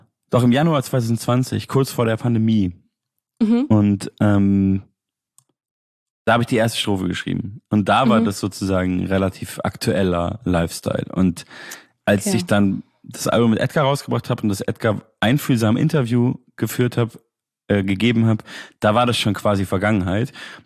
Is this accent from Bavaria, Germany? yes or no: yes; Munich, Bavaria, Germany; Ich komme ja eigentlich aus München.